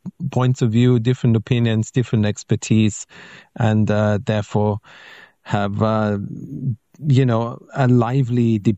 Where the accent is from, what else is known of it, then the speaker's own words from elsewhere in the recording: Austria; English is a second language; moved away as an adult; I'm an old person. So I was born in Austria. I went to school, senior high school, did my military service.